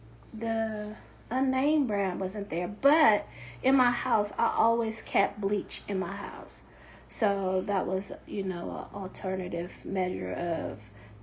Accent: Columbus, Ohio, United States; accent: little southern accent; Born and raised in Columbus, Ohio, but I'm a city country girl.

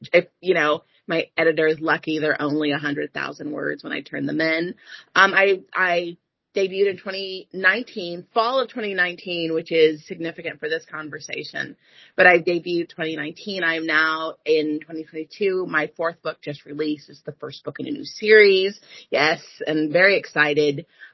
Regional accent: Virginia, United States; now in Houston, United States; I was from Northern Virginia, DC area.

